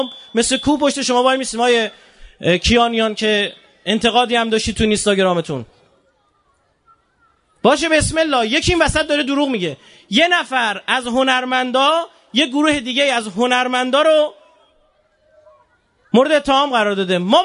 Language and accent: Persian; Iran; ما ایرانیم